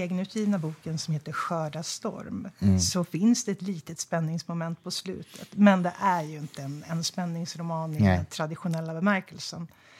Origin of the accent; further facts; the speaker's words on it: Söderköping, Östergötland, Sweden; moved away as an adult; now in Stockholm, Sweden; Jag kommer från Östergötland, från Söderköping. Men jag flyttade därifrån direkt efter studenten.